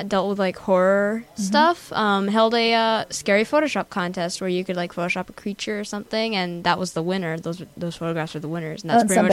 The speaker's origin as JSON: {"language": "English", "town": "Hudson", "region": "New York", "country": "United States"}